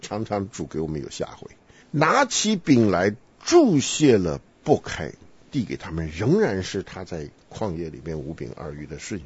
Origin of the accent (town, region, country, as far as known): Taiwan